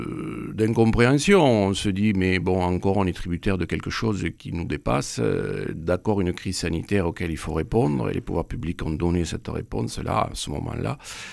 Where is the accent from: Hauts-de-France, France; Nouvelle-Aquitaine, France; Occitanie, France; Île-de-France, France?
Occitanie, France; Éleveur dans le Lot, oui, dans mon pays natal, sur la ferme familiale.